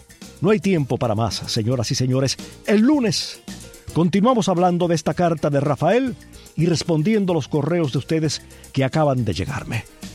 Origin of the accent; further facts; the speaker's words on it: Cuba; ¿Cómo no voy a sentir yo como cubano esos versos?